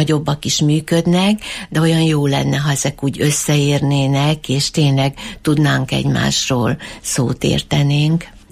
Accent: Miskolc, Borsod-Abaúj-Zemplén, Hungary; én miskolci vagyok, itt születtem, az életem nagy részét itt töltöttem, és hát nekem ez volt a természetes közeg, amiben itt éltem, viszont amikor annak idején elkerültem Pécsre

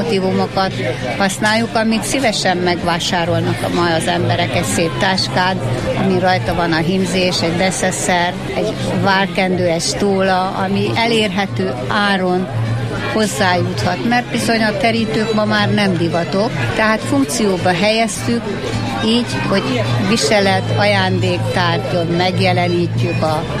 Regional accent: Nagyvisnyó, Heves, Hungary; Nagy Visnyó, a szülőfalum, a Bükkhegység másik oldala, az északi oldala. Tehát Nagy Visnyón mi ezzel foglalkoztunk.

